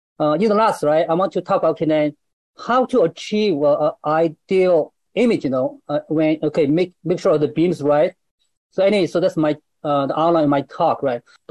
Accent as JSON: {"language": "English", "town": "Dalian", "region": "Liaoning", "country": "China", "tie": "born or raised there", "second_language": "English", "said": "All right, my hometown is called Dalian in China. It's it's actually across sea from Japan and Korea, if you want to know where is it located. We have a mountain, we have a sea"}